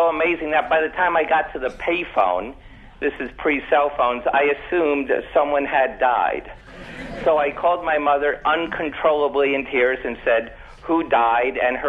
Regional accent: New York, United States; I grew up in Washington Heights. I was an only child of Jewish persuasion.

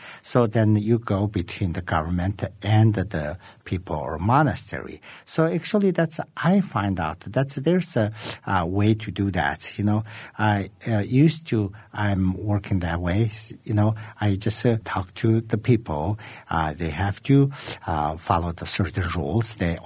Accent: Qinghai, China; So actually, we're from Eastern Tibet, which is today we could call the Qinghai province.

